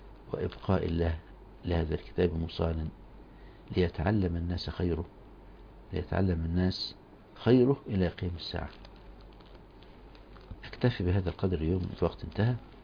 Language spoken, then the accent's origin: Arabic; Egypt; معاهد القراءات عندنا في مصر وفي غيرهم بلدان